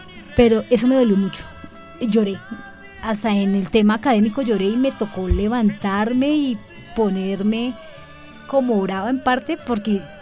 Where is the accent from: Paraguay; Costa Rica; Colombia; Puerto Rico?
Colombia; lo que somos como colombianos